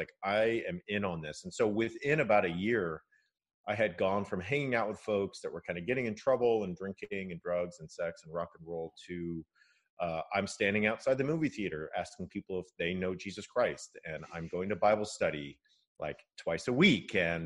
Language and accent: English; California, United States; So I grew up in a largely non-religious home. My dad is Japanese American, and I grew up in California.